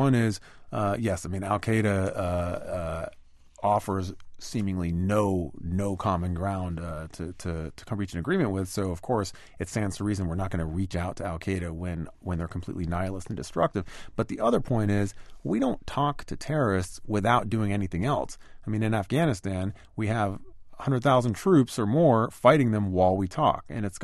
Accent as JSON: {"language": "English", "country": "United States", "said": "And frankly, I mean, as an American, it makes me morally uncomfortable"}